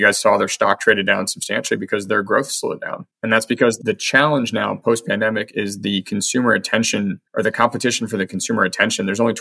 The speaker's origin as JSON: {"language": "English", "town": "Paris", "region": "Île-de-France", "country": "France", "tie": "born or raised there", "said": "my running routes will be used to improve sidewalks in my hometown in Paris"}